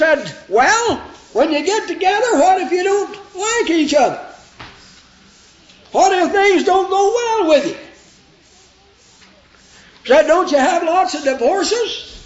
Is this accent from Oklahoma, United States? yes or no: yes; Shawnee, Oklahoma, United States; Her mother was in my father's congregation where I grew up in Shawnee, Oklahoma.